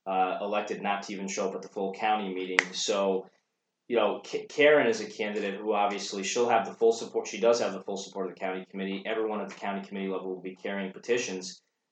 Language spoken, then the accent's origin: English; Malta, New York, United States; And in my hometown of Malta, we actually have a local race, receiver of taxes that we're doing this year.